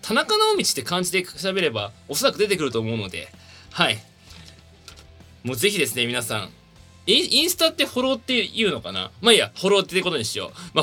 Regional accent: Tokyo, Japan; そんな僕はですね、東京都出身でございます。そう。東京に生まれて31年。

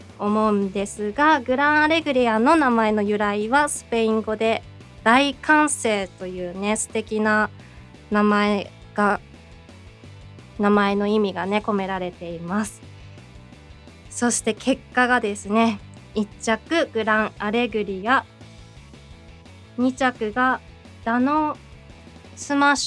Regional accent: Hokkaido, Japan; 私北海道出身なので、

